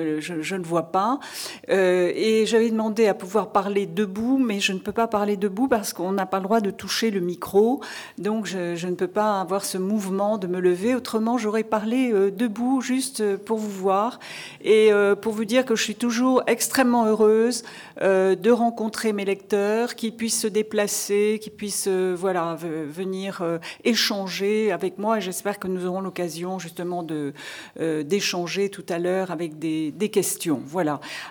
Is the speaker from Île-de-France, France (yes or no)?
no; Perpignan, Occitanie, France; born there; Je suis moi aussi du sud, pas du même sud que vous. C'est un sud méditerranéen, le mien. Je suis née à Perpignan.